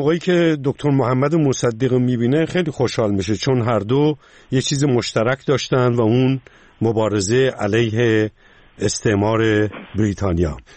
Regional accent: Rasht, Gilan, Iran; ما رشتی هستیم

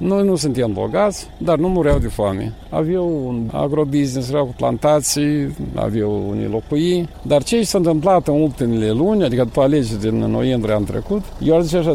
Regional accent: Sirota, Moldova; Sentimentul ăsta că aici te-ai născut, aici e pământ

